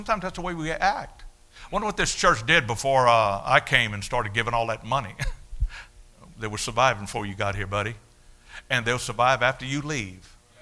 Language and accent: English; United States; I thank God that I'm an American pastor.